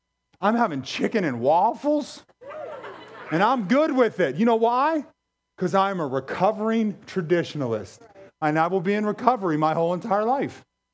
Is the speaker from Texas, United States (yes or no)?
no; Pennsylvania, United States; I grew up in the Mon Valley.